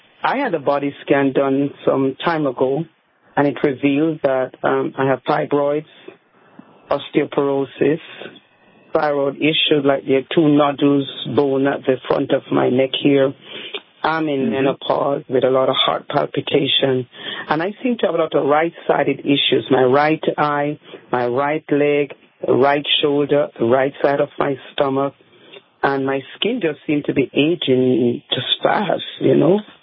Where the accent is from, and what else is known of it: Jamaica